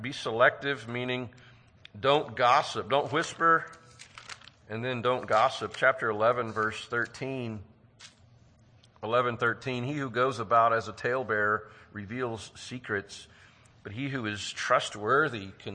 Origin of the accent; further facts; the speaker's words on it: Longview, Texas, United States; I grew up in Longview area, and there's a college there